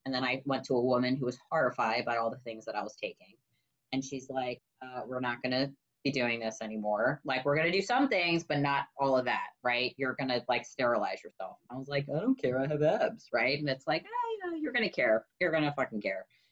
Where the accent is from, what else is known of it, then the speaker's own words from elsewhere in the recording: Maryland, United States; also born or lived in Pennsylvania; So I'm from Maryland, but then I went to school and I stayed because that's where my sober network was.